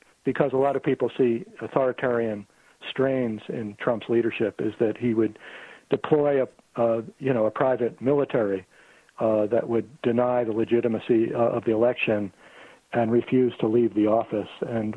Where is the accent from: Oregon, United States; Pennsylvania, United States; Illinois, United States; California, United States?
Pennsylvania, United States; And let's say it all comes down to my home state of Pennsylvania.